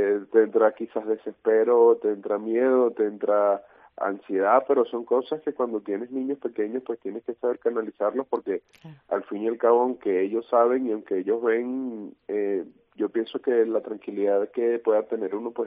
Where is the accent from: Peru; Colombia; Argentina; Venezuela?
Venezuela; now in La Palma, Spain; somos de Venezuela. Teníamos 4 años en La Palma